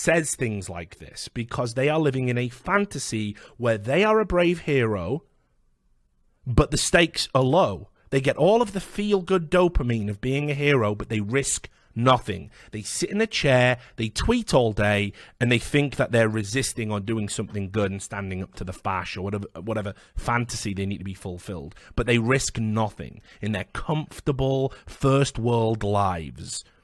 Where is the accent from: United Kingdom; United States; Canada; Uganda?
United Kingdom; And I get to say that as a British person because we stood alone for 3 fucking years while the world watched.